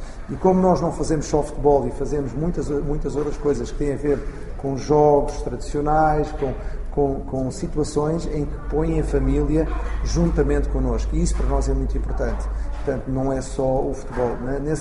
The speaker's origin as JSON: {"language": "Portuguese", "country": "Portugal", "tie": "born or raised there", "said": "Eu tive vários ídolos quando era miúdo, não só em Portugal."}